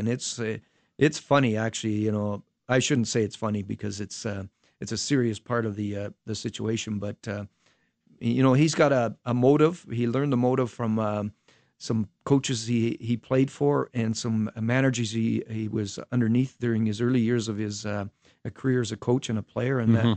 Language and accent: English; Canada; You know, with us as Canadian coaches coming